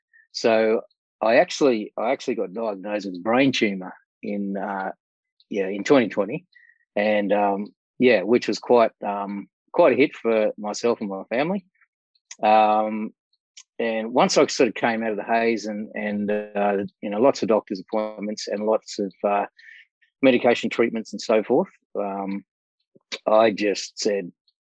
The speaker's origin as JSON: {"language": "English", "country": "Australia", "tie": "born or raised there", "said": "live in Brisbane, originally from Cape Town, South Africa. So I came over to Australia when I was, you know, a little guy, about 7 years old. Never been back there. So I'm an Aussie. I love Australia."}